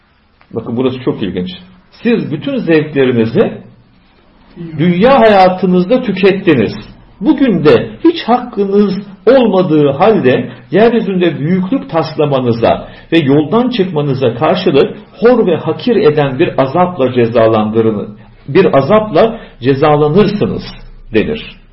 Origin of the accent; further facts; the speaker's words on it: Aydın, Turkey; Mesela ben Ege'liyim. Bizim ilçede Afrodisias diye bir antik kent var.